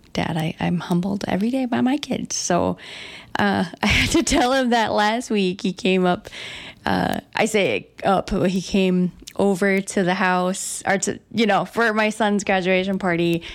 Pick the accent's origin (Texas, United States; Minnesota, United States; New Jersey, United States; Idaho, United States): Minnesota, United States; Red Lake; accent: Red Lake; I started really laying it on thick with my Red Lake accent, and I started reading the book like I was, you know, from Red Lake, really.